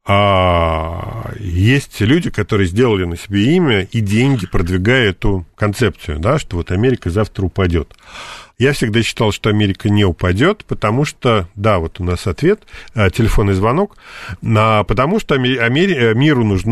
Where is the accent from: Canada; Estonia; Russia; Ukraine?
Russia; Moscow; Потому что я родился и вырос не в Узбекистане, а в Москве